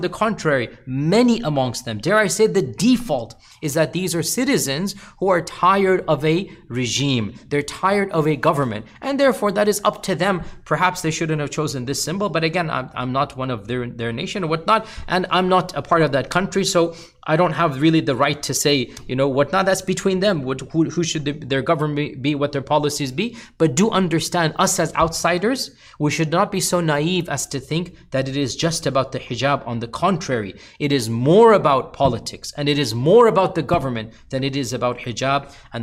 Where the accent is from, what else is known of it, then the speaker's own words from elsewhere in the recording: United States; as a part of who I am as a Muslim and as an American, I will preach and speak against the bad.